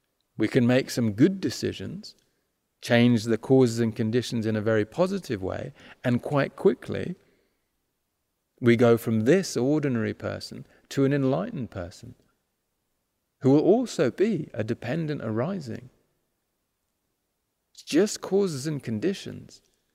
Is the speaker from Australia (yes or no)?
no; United Kingdom; I am British, that's my nationality.